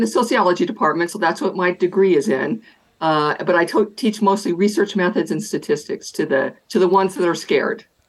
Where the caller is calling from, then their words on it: Colorado, United States; I'm calling from the States. I live in Colorado, and I am a professor at the University of Colorado in Denver.